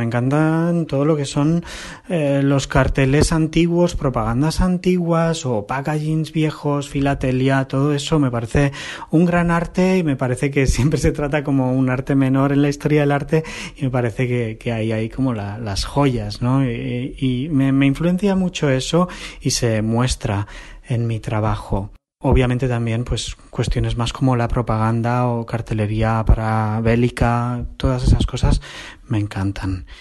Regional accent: Mallorca, Balearic Islands, Spain; now in Barcelona, Spain; soy un ilustrador de Mallorca, pero hace muchos años que vivo en Barcelona.

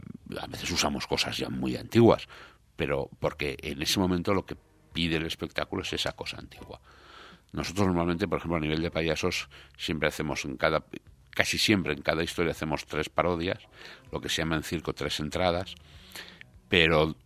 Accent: Spain; Somos españoles

